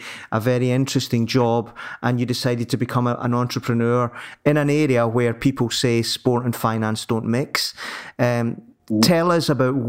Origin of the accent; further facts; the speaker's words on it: United Kingdom; now in Italy; I'm based in Lombardy as a Brit